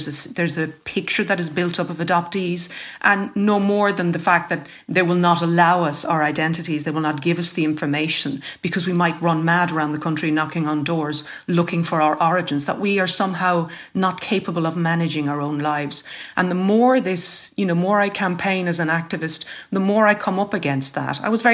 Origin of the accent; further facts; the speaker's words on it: Munster, Ireland; born there; It says that I was born in County Dublin. I wasn't. That's what they write about people who were born in Cork.